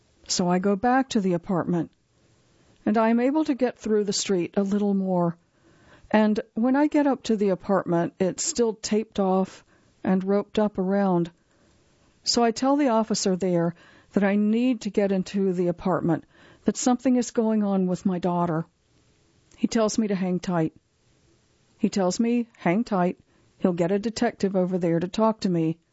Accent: Grand Rapids, Michigan, United States; also born or lived in Detroit; I'm from Michigan. I spent a lot of time in Detroit, but I grew up mostly in Grand Rapids.

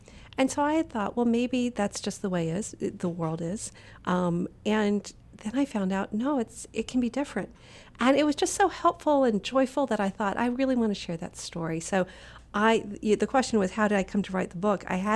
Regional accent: Selma, Alabama, United States; I grew up in Selma, Alabama. After I had been in a military family, we ended up there.

